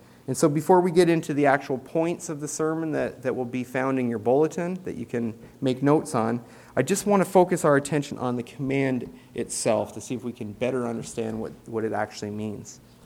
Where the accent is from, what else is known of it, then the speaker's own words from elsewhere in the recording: Canada; Many of you know that I grew up in Canada, a Canadian citizen.